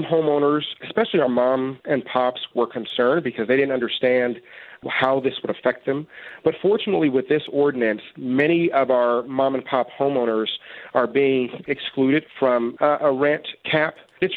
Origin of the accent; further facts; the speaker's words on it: Englewood, United States; I grew up here in Englewood. My family also experienced rent increases, and we were evicted. And so we moved around.